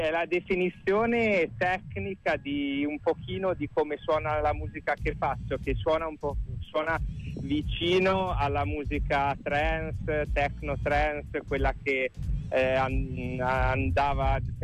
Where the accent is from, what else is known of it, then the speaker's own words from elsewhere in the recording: Cesena, Emilia-Romagna, Italy; io sono di Cesena e a Rimini da teenager ci ho passato diverso tempo